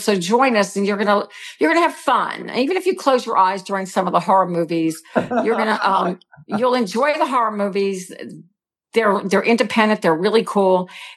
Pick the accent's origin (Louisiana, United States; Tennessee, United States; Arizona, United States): Louisiana, United States; New Orleans; He was living in New Orleans, or Lafayette, Louisiana, rather. We're both from New Orleans. And I was living